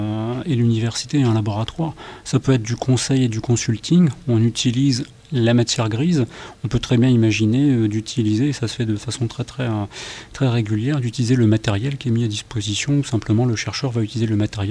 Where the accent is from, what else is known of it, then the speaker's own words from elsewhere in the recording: Italy; Alors je suis italien aussi